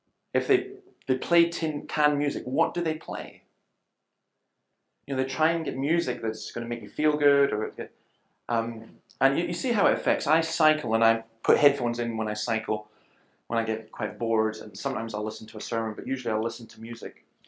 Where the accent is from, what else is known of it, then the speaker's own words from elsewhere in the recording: Scotland, United Kingdom; If ever I hear it and I'm away from Scotland, I instantly want to go home.